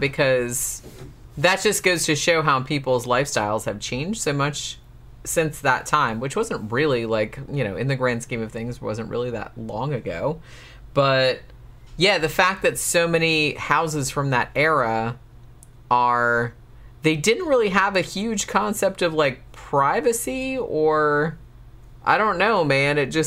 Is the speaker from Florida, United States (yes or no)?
yes; Daytona Beach, Florida, United States; I grew up in Daytona, and, like, I didn't have a car for a really long time because I couldn't afford one.